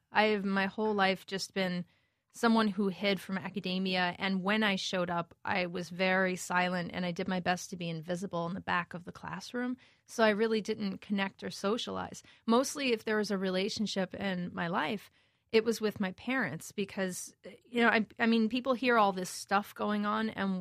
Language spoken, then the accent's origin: English; Bronx, New York, United States; In the Bronx. Yeah, born and raised in the Bronx.